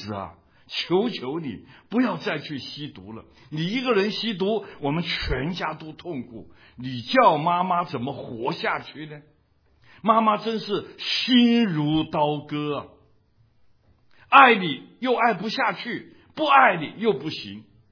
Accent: Hong Kong; Chinese is a second language; 我在香港长大

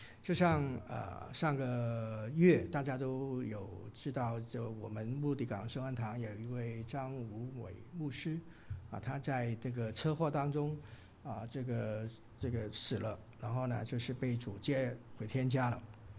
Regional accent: Hong Kong; 就像那个我们香港人有一句话哈

